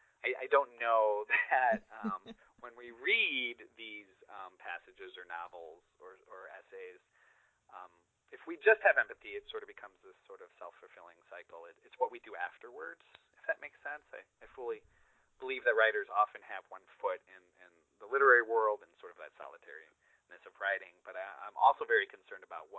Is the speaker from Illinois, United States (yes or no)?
yes; Chicago, Illinois, United States; My, you know, growing up in Chicago and then outside of Chicago as well later